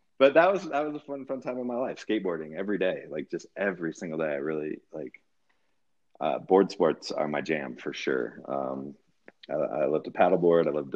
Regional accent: Colorado Springs, Colorado, United States; also born or lived in Nebraska; I grew up in Colorado Springs. I was actually born in Nebraska, but my family moved to Colorado Springs before I turned one, had celebrated my first birthday there.

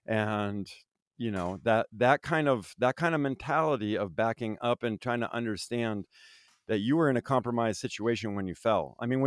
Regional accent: Vermont, United States; I mean, I grew up in Vermont. Back before, you know, video and internet and all that.

